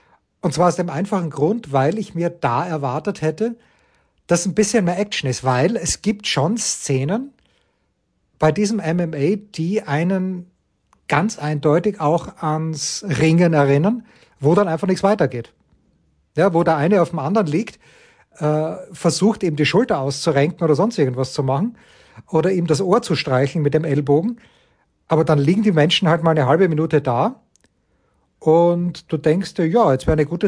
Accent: Voitsberg, Styria, Austria; dagegen ist Voitsburg, wo ich herkomme, fast eine Weltstadt

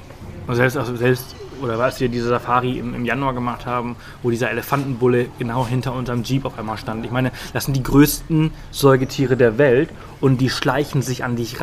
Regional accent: Spain; German is a second language; Ich meine, ich komme ja auch aus Spanien.

